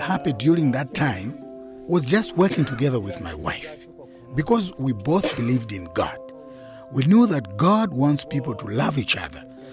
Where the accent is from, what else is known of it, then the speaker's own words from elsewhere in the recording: Chizumbu, Central Region, Malawi; I come from Chizumbu village in Dedza district in Malawi.